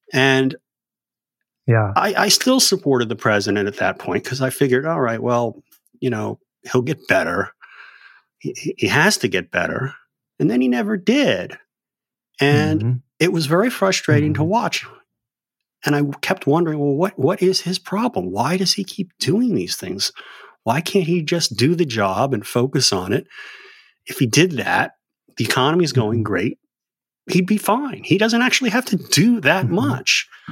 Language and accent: English; Massachusetts, United States; I grew up in Massachusetts, a liberal bastion, and I became a conservative my first year in college